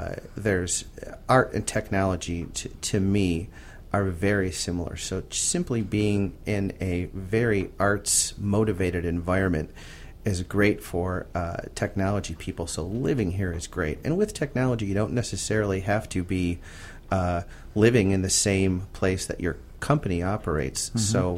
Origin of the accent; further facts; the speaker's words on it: Buffalo, New York, United States; now in Florida, United States; I'm born and raised in Buffalo, New York, the youngest of four.